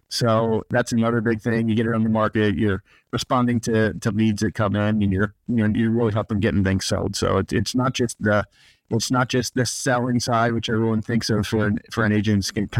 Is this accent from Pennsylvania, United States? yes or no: yes; Pennsylvania, United States; And I'm from Pennsylvania. I haven't spent a lot of time in northeastern Pennsylvania